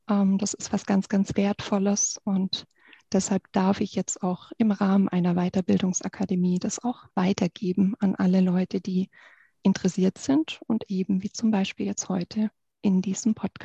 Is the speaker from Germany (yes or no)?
yes; Baden-Württemberg, Germany; now in Munich, Germany; Ich bin ursprünglich auf dem Land aufgewachsen, in Baden-Württemberg, und war so ein bisschen überrascht, wie klein die Häuser in München sind.